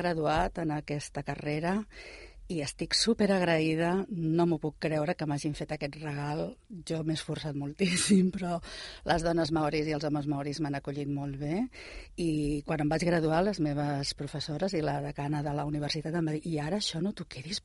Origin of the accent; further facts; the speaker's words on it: Catalonia, Spain; ara que som els catalans allà com jo i altres cultures